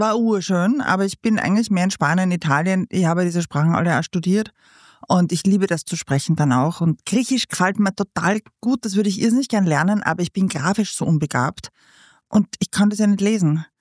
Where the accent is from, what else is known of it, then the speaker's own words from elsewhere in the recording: Vienna, Austria; born there; Und ich bin in Wien geboren